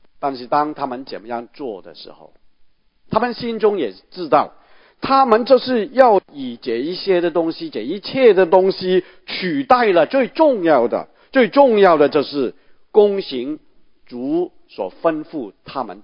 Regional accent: Guangdong, China; 我们广东人就说，这些人就是一条腿踏两条船

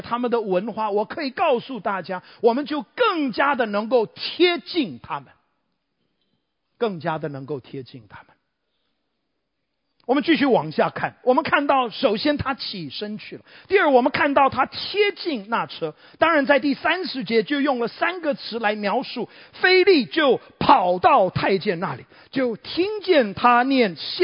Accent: Taiwan; accent: Taiwanese; 我相信大部分人的听我的口音大概都知道我的口音有浓厚的台湾腔。我是在台湾土生土长的 Made in Taiwan MIT。

